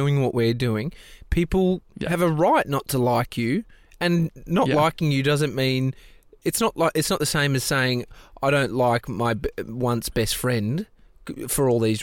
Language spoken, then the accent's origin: English; Australia; I say Stan because we're Australian.